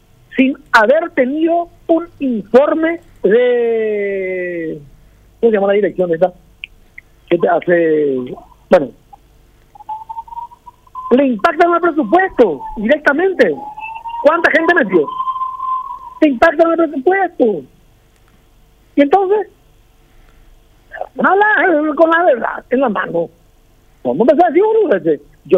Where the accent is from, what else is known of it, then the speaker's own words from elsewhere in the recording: Paraguay; Soy un paraguayo más que quiere que esto mejore.